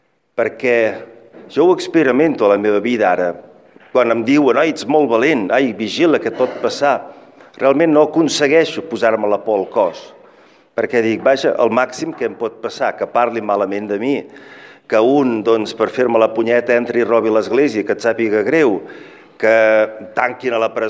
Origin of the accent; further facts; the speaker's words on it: Catalonia, Spain; ens podem sentir molt orgullosos com a catalans